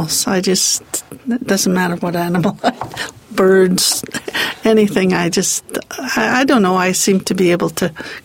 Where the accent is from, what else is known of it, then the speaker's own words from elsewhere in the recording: Banff, Alberta, Canada; I'm from Banff, and everybody knows my kids, so they know